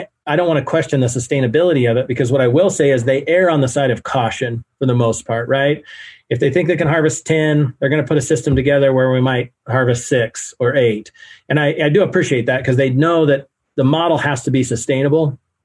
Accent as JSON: {"language": "English", "region": "Idaho", "country": "United States", "tie": "born or raised there", "said": "I grew up in Idaho. I lived in Idaho 32 years."}